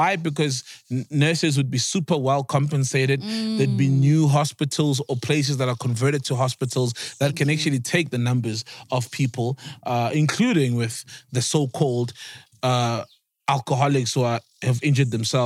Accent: South Africa; Guys, I'm South African.

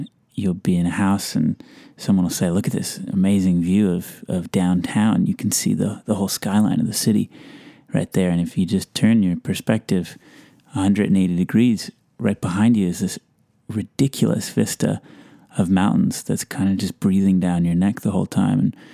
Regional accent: Delaware, United States; also born or lived in Western Massachusetts / upstate New York; I was born in Delaware and grew up on the campus of a school there that was nestled in a big expanse of farmland and forest.

